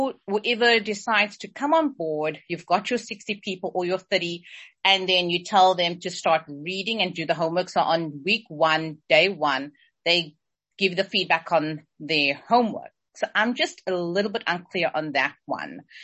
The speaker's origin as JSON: {"language": "English", "country": "South Africa", "said": "I'm from South Africa"}